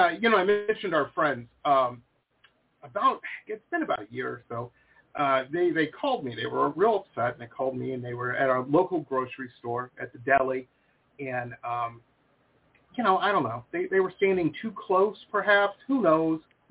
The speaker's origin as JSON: {"language": "English", "town": "Detroit", "region": "Michigan", "country": "United States", "tie": "born or raised there", "said": "And again, I'm from Detroit. That's where I grew up. Pretty hard town, pretty rough town, you know."}